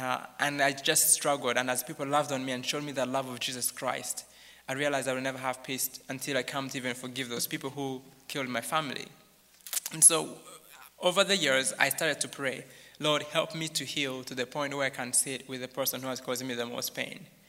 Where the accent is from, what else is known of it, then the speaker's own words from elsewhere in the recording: Rwanda; first language Kinyarwanda; English is a second language; I didn't know much English at that point. And I was reading in my native language, Kinyarwanda.